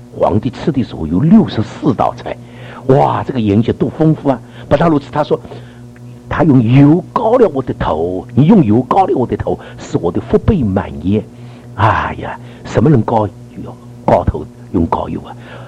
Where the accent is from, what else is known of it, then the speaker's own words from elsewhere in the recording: China; 我们中国人喜欢腹，特别是广东人，啊，最喜欢这个腹喽。